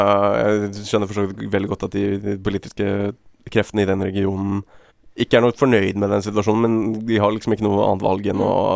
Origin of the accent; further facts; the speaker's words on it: Halden, Østfold, Norway; Og i min egen erfaring som haldenser, så har man også i Østfold muligheten å reise til Sverige og ta fly.